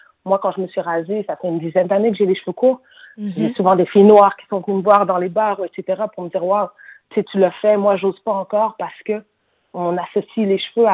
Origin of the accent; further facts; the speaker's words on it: Senegal; moi j'ai grandi au Sénégal, j'ai grandi ici.